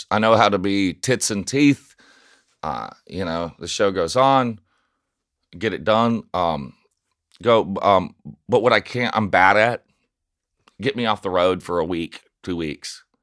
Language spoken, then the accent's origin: English; Nashville, Tennessee, United States; No. I grew up in South Nashville.